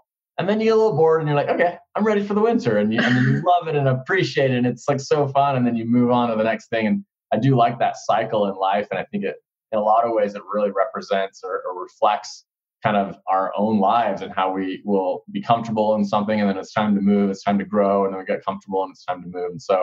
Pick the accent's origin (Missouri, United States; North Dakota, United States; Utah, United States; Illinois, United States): Utah, United States; Salt Lake City; I went to medical school in New York, I grew up in Salt Lake, came back here, and did my residency training in family medicine.